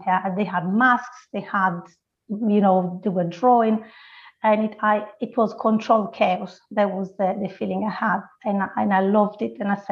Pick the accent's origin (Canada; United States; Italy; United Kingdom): Italy; Sardinia; English is a second language; So, right, I'm from Sardinia, which is one of the main islands in Italy. I have told the system. I was brought up in a small village.